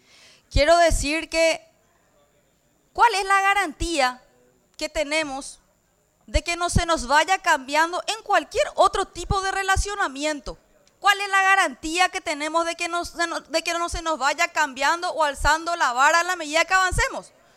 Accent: Paraguay; Yo me autopercibo como paraguaya, respondo a la Asociación Nacional Republicana, que tiene un ideario propio, una agenda propia. Pero como paraguaya, no puedo no ver que de alguna manera sí existe una violentación a la soberanía.

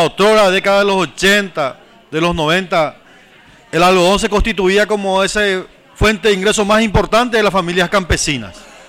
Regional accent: Caaguazú, Paraguay; porque provengo de las campiñas. Provengo del departamento de Caaguazú, un departamento altamente productivo, uno de los departamentos considerados con la mayor diversificación en materia de producción agrícola.

